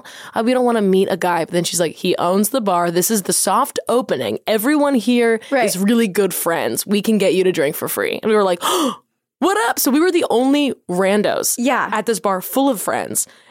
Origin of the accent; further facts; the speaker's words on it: Philadelphia, Pennsylvania, United States; now in New York, United States; because I'm from Philly, and then I've been living in New York for the past 4.5 years, and I think I didn't realize how bad things smell.